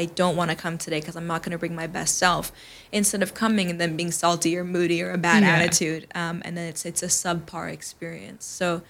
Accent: New York City, New York, United States; I grew up in New York City. I was super passionate about music.

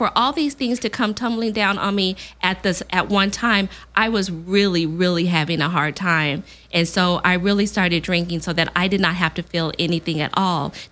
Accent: Riverside, California, United States; I grew up in Riverside.

